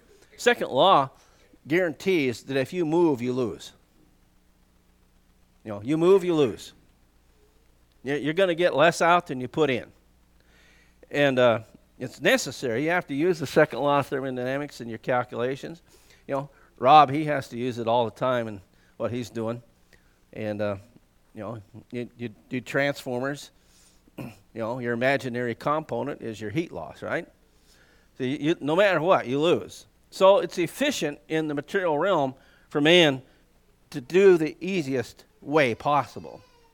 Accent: Montana, United States; There's a bunch of mines in the country where I grew up in the Tobacco Root Mountains in southwest Montana.

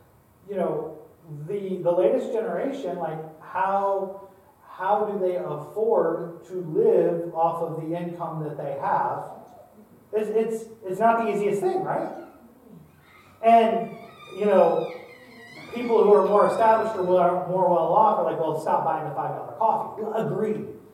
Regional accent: United States; There we go. quick word to us Americans here.

